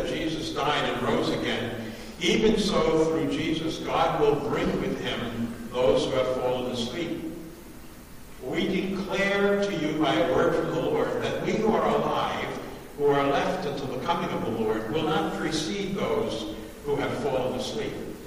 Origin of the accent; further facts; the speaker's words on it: New York, United States; accent: Long Island; I was one of four kids. We grew up on Long Island. That's where I got my accent.